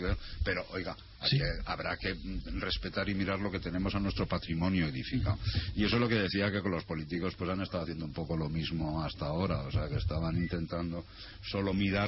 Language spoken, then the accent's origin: Spanish; Asturias, Spain; Yo soy asturiano y me voy a Asturias